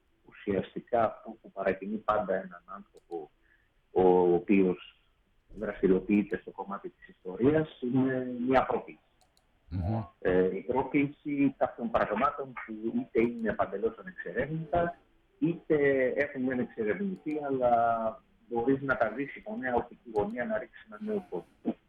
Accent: Greece; προφανώς είμαι Έλληνας

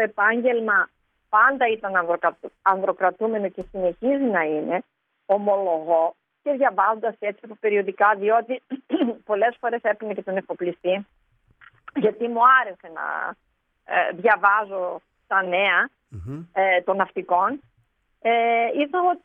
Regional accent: Sitia, Crete, Greece; Κατάγομαι από τη Σιτία Κρήτης.

